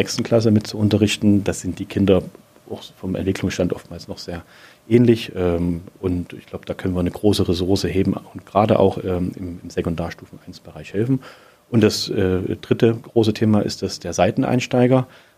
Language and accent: German; Saxony, Germany; dass ich mich weiter um mein Vogtland, um meine Heimat und meine Region kümmern kann